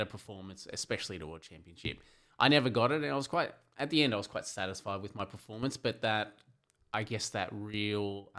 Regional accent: Mudgee, New South Wales, Australia; Mudgee, a small town in New South Wales, eastern Australia.

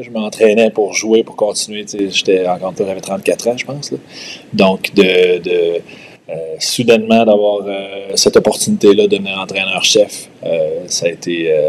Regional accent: Quebec, Canada; Moi, je viens de l'Estrie et c'était tout nouveau, comme je le mentionnais.

